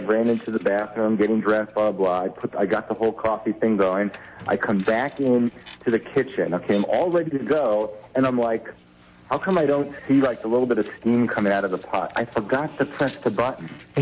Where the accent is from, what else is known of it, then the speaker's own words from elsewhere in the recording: New York, United States; Don't forget, I grew up in New York